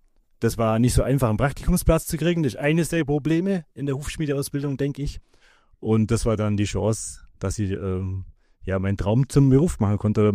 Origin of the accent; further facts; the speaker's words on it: Kempten, Bavaria, Germany; ich komme aus dem Allgäu, aus Kempten genau gesagt. Bin 52 Jahre alt